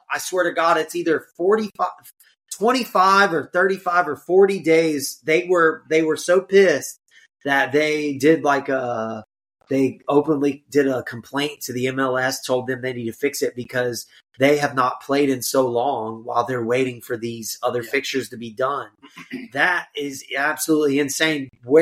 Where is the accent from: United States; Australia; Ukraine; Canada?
United States; I'm American and I do my best pronouncing.